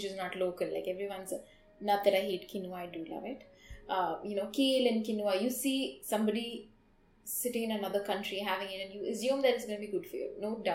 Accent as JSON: {"language": "English", "country": "India", "said": "because I'm an Indian, I'm going to talk about Indian diet."}